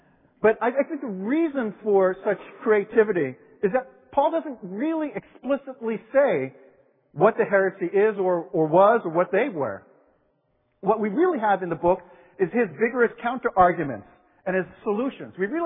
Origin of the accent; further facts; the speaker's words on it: New York City, New York, United States; born there; I mean, I moved 8 times growing up. I was born in New York City, but I don't think of myself as a New Yorker.